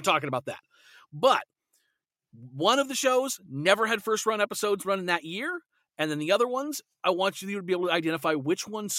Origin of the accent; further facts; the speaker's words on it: Alaska, United States; I grew up in Alaska, so it was much earlier for me because I was in a completely different time zone.